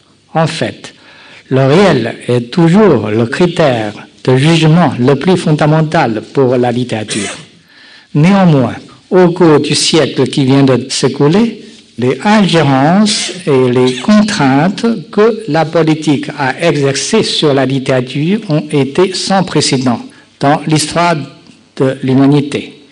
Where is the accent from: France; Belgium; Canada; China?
China; born there; French is a second language; sauf mon pays natal, la Chine, je suis encore strictement censuré.